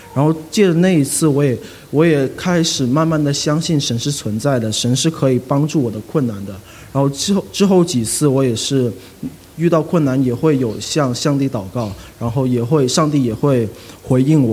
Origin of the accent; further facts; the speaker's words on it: Hong Kong; 然后我是香港人，也从小在香港长大。